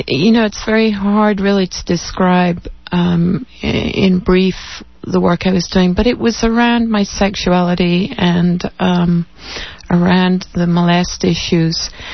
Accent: Scotland, United Kingdom; I grew up in Scotland. Actually, my parents were sort of a declining upper-class family. And that was in the 50s

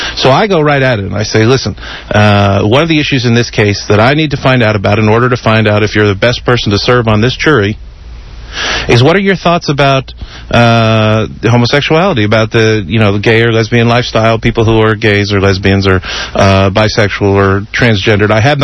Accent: New Jersey, United States; moved away as an adult; now in Houston, United States; Well, I grew up in New Jersey, but I got down here to Texas, as they say in the cliche, as soon as I could.

